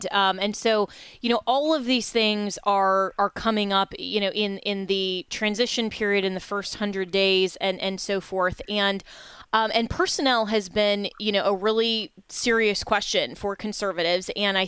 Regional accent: Florida, United States; especially out of my home state of Florida

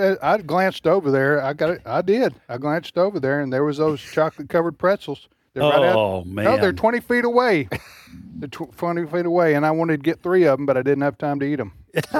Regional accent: the South, United States; As a Southerner, lifelong

